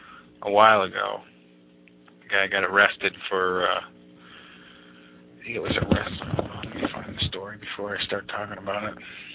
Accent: Dorchester, Massachusetts, United States; Billy Traft actually was from my hometown of Dorchester, Mass.

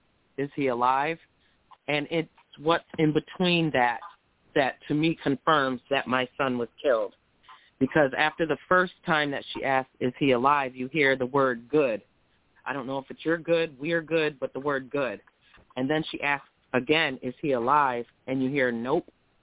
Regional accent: Syracuse, New York, United States; also born or lived in Potsdam; I mean, I'm from Syracuse. I had been living in Potsdam probably close to 9 years.

